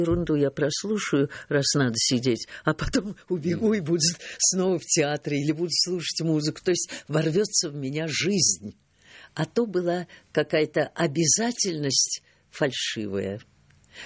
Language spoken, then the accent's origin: Russian; Siberia, Russia; что я именно из Сибири